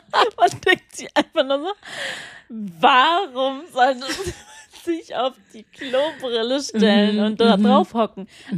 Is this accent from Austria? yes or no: no; Philippines; Weil wir sind halt auf den Philippinen aufgewachsen.